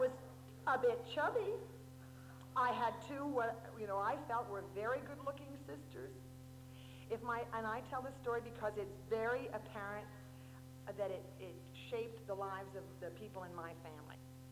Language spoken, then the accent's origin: English; New York City, New York, United States; I was born and raised in Brooklyn. And, that's New York for those who don't know where Brooklyn is.